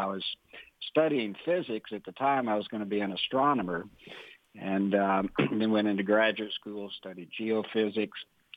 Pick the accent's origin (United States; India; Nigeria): United States; Tennessee; I grew up in the South in Tennessee, grew up in the church like a lot of people did